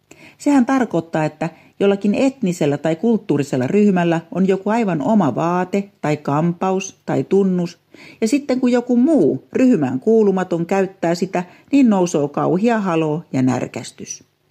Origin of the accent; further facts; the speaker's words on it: Ostrobothnia, Finland; Meillä Pohjanmaalla on yksi erityinen vaate